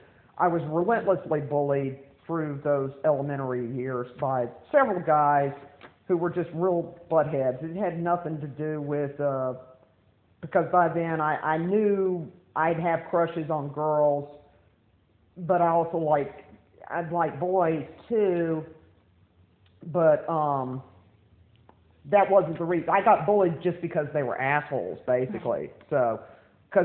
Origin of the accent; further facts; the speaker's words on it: Keatchie, Louisiana, United States; also born or lived in Shreveport; went back to where I'm from, Kechai, Louisiana.